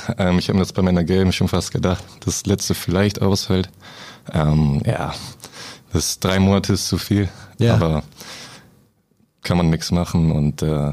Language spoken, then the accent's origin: German; Bremen, Germany; ich komme ja aus Bremen, wohne in Bremen